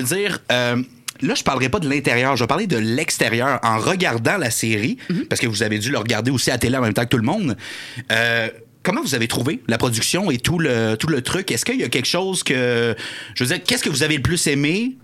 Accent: Quebec, Canada; je suis un gars du 450, mais de la rive sud.

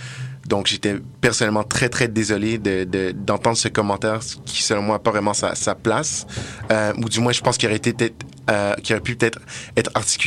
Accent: Montreal, Quebec, Canada; Donc moi, comme je l'ai expliqué, je viens de Montréal et puis j'ai l'intention de mm-hmm. retourner à Montréal

